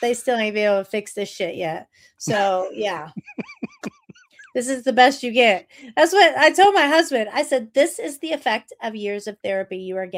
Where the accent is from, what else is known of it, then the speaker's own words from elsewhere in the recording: Pearl River, Louisiana, United States; also born or lived in New Orleans; I was raised in Louisiana, Pearl River, Louisiana. It's by the Honey Island Swamp.